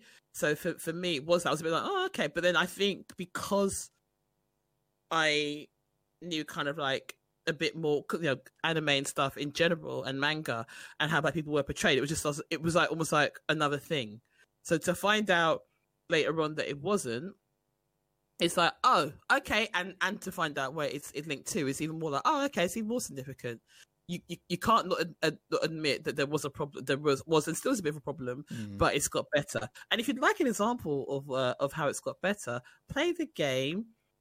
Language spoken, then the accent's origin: English; United Kingdom; I would have more of a memory as a British black girl of the Golly Walk on the Jam Jar.